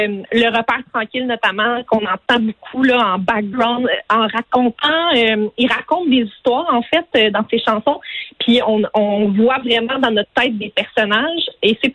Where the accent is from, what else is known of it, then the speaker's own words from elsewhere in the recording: Sherbrooke, Quebec, Canada; Moi, je viens de Sherbrooke comme lui